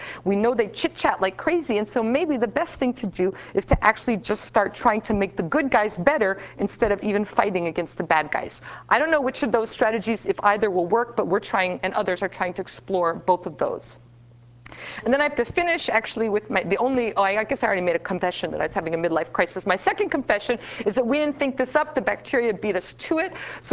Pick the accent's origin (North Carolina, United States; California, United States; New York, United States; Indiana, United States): New York, United States; I'm from New York, so this was our Christmas card this year that we made.